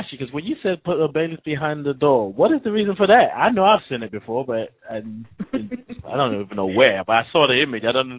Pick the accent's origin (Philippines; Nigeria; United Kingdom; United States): Nigeria; I mean, I grew up in Nigeria, and I used to remember when we have any kind of illness, my mother, it was just a way of life.